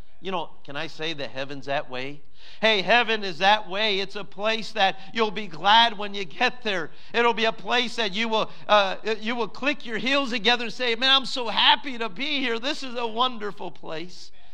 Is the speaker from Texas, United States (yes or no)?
yes; Texas, United States; Well, I tell them I'm from Texas.